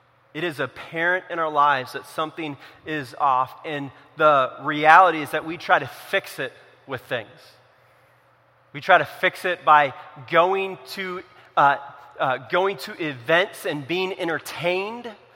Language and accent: English; the West, United States; I grew up in the West. In the summer, if we took care of our lawn like we do out here in the East, you know what color it would be?